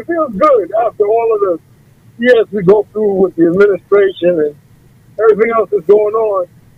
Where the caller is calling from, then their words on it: Queens, New York, United States; from South Jamaica, Queens.